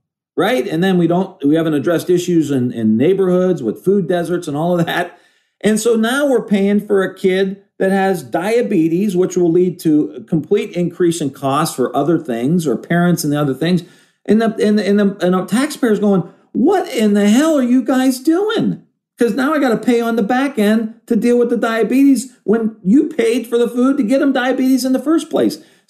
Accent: Ohio, United States; Because I'm from Ohio and that's what we do.

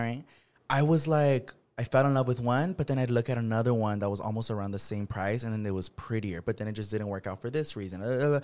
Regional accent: Watsonville, California, United States; Like, born and raised in Watsonville, which is a smaller city. Now it's a lot bigger, but mm-hmm. It was really small.

